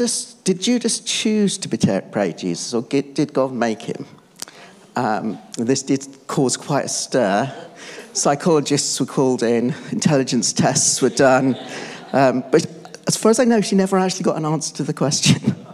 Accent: Bristol, South West England, United Kingdom; So I was born and bred in Bristol. I was born in Redland.

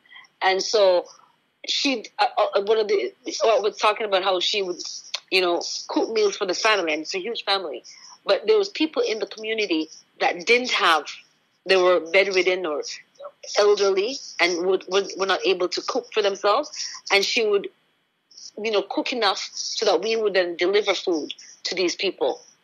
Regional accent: Jamaica; as a Jamaican as well. She's also Jamaican background.

